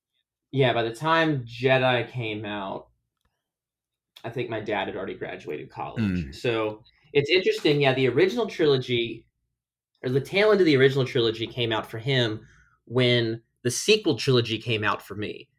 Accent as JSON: {"language": "English", "region": "Texas", "country": "United States", "tie": "born there", "also_born_or_lived": "New Jersey", "said": "and even though I was born in Texas, I did live in New Jersey for a little bit between the ages of three and ten"}